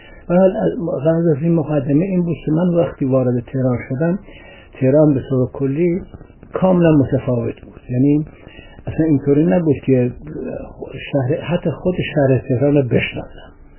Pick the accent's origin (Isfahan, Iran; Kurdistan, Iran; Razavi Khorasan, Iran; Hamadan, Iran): Kurdistan, Iran; Sanandaj; متولد سال 1327 و در سنندج به دنیا آمدم. تشکیلات ابتدایی و متوسط رو در سنندج گذراندم.